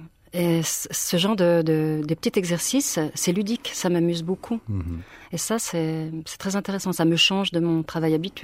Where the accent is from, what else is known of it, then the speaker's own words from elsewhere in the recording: Bourgogne-Franche-Comté, France; born there; Je suis né à Mèche, en fait, en Franche-Comté.